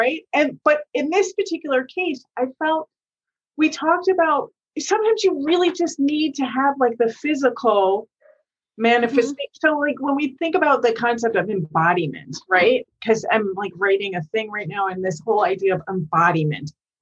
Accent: Chicago, Illinois, United States; moved away as an adult; now in New York, United States; Because I left Chicago. I'm originally from Chicago. I left Chicago and came to New York to go to college.

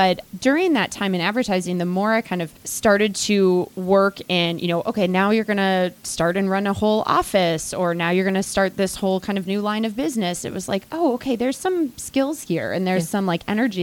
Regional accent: Minnesota, United States; also born or lived in Ohio; I use she, her, hers pronouns. I'm originally from Minnesota. I was actually born on the Iron Range up north

